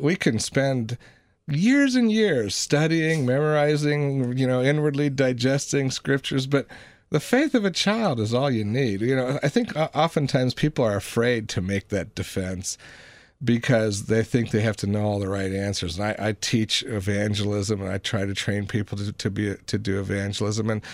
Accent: Denver, Colorado, United States; when I was growing up in Denver, I lived next to a Roman Catholic boy who for 4 years called me Christ Killer

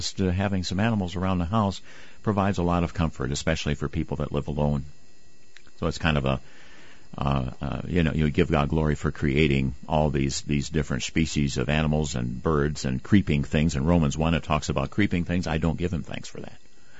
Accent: Kentucky, United States; I grew up in Kentucky. Crawfish was popular. We called them crawdads.

